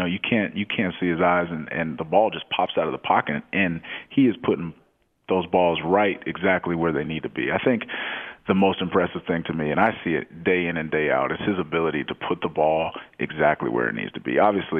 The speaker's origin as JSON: {"language": "English", "town": "Austin", "region": "Texas", "country": "United States", "said": "I'm from Austin, Texas. We hunkered down in Austin, my family and I was lifting in the garage"}